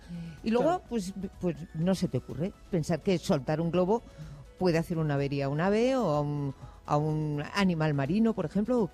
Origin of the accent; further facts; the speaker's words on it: Bilbao, Basque Country, Spain; Lo tengo yo que soy de Bilbao.